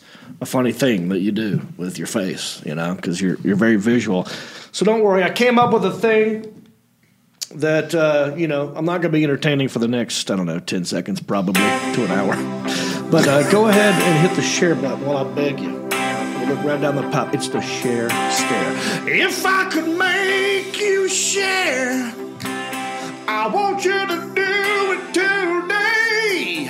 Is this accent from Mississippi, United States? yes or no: no; Hickory, North Carolina, United States; That's right. I am from Hickory.